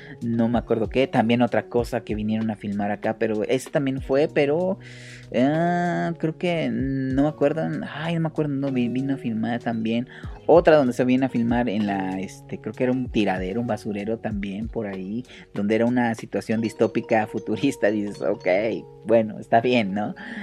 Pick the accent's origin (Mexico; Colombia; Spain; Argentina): Mexico; Morelos; pues nosotros somos de Morelos